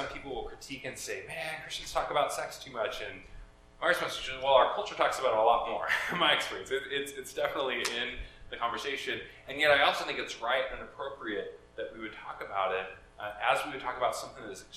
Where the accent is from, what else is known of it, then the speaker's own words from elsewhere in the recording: Oregon, United States; I grew up in Oregon, and I was never too worried about a terrorist attack in Portland, Oregon, right?